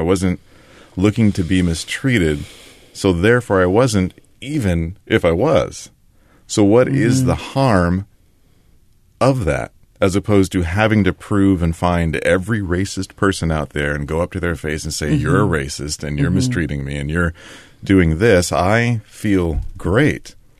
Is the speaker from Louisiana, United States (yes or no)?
no; Puyallup, Washington, United States; also born or lived in Tacoma; Growing up in Tacoma, Puyallup, in a rural town with the community from which we lived, it was fantastic because most of all, it allowed me to be my own person.